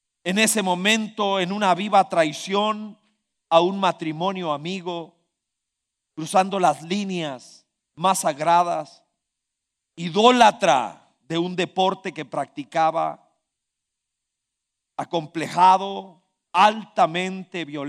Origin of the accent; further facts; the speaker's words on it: Costa Rica; Quedó claro que Costa Rica no es un país cohesionado, que somos ticos